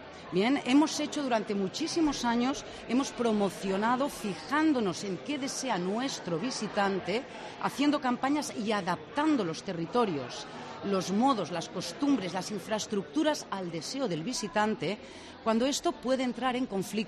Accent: Tarragona, Catalonia, Spain; he vivido en muchos países diferentes y cuando me presentaba por el mundo, yo soy originalmente de Tarragona

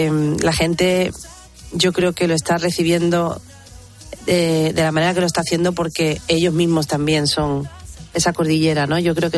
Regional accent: Málaga, Andalusia, Spain; en mi tierra, en Málaga.

